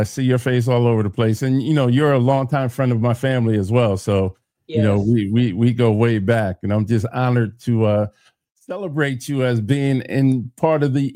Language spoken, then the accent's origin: English; New Haven, Connecticut, United States; because I was born and raised here in New Haven